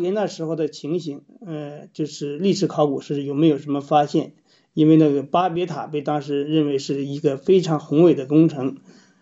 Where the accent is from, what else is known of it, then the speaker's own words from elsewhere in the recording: China; 我们中国人独立的历史也是从那以后才有的